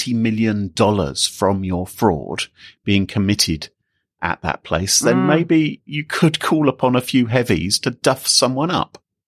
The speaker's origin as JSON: {"language": "English", "country": "United Kingdom", "said": "Well, no, because I'm British."}